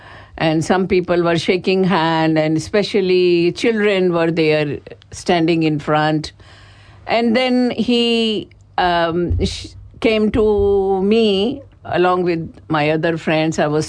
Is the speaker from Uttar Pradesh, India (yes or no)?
yes; Uttar Pradesh, India; I am from Uttar Pradesh of India, born and brought up.